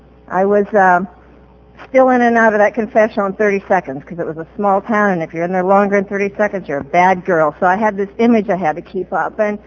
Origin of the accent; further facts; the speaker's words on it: Iowa, United States; I grew up in Iowa, my first resentment, but yeah, it was very, very close to this kind of community and sense of community, so I feel very at home here.